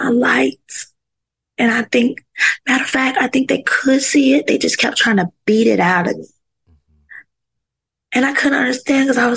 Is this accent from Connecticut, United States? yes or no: no; North Carolina, United States; I'm from North Carolina.